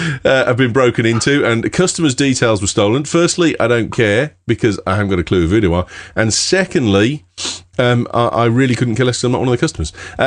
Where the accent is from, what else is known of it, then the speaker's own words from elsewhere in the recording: England, United Kingdom; Oh, trust me. I'm English. It matters.